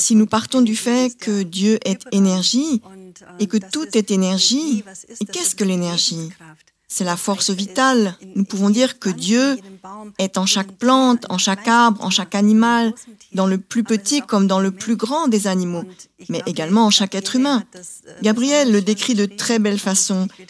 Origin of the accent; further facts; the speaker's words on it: Spain; French is a second language; Oui, effectivement, je viens d'Espagne